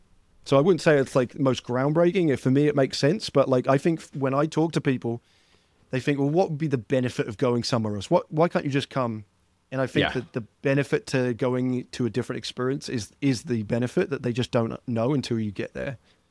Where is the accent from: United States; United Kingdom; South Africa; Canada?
United Kingdom; England; Like this, me growing up as English, it's like, no, it was sport is community driven first.